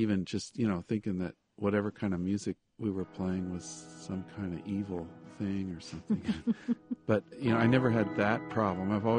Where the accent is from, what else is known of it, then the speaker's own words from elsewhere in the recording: Denver, Colorado, United States; But the reality is, I mean, I grew up in Denver in the middle of the city, basically.